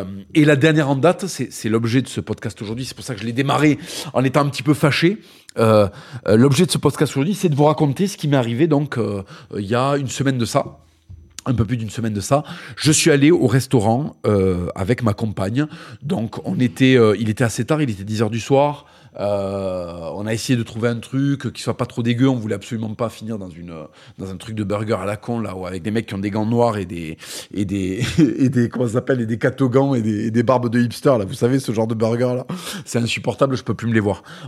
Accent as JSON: {"language": "French", "country": "France", "tie": "born or raised there", "said": "j'ai grandi en France, j'ai visité la France"}